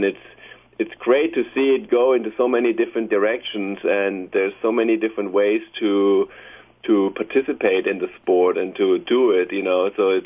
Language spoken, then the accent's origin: English; Germany; English is a second language; now in Laguna Beach, United States; I live in Laguna Beach, California. I was born and raised in Germany, even though I'm Swiss and American nationality.